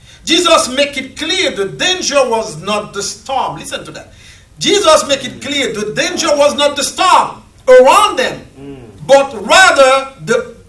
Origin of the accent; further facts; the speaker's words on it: Haiti; when I was growing up in Haiti, I got 4 brothers and 3 sisters.